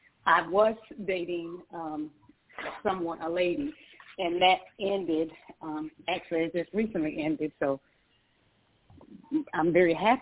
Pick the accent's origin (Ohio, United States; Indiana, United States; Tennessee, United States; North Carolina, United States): North Carolina, United States; now in Georgia, United States; Yeah, I actually born and raised in North Carolina, but I live in Georgia now.